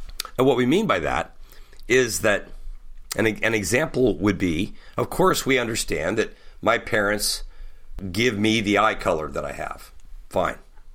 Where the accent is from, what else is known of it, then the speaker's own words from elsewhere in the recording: Ohio, United States; I was born and reared in Eastern Ohio, and my parents were in their mid-40s when I was born.